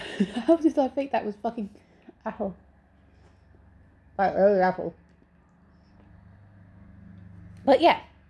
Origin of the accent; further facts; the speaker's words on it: England, United Kingdom; I'm really English. Really English.